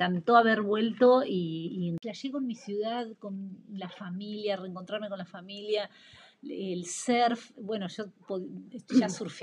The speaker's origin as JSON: {"language": "Spanish", "country": "Argentina", "said": "Y no, soy de Argentina, y bueno, compito"}